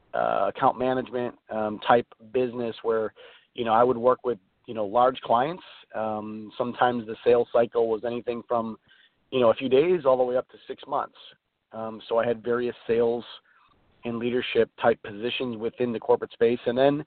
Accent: Chicago, Illinois, United States; So the Chicago Cubs, I'm from Chicago, and they're doing their big parade today.

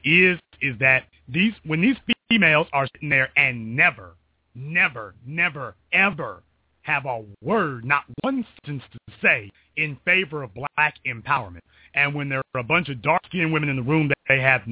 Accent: Louisiana, United States; Because I'm from Louisiana

